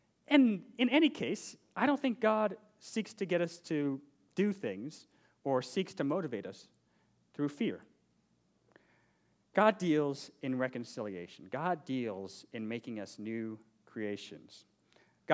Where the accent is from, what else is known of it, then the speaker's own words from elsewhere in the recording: Detroit, Michigan, United States; I'm originally from Detroit, and I know what it's like for a people to assume things about you just because of where you're from.